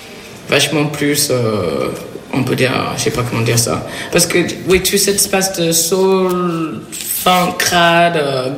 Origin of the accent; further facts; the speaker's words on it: Saint-Louis, Senegal; moved away as an adult; now in France; Oui, je suis de Saint-Louis. Et j'ai arrivé en France en 2008. J'étais là pour mes études.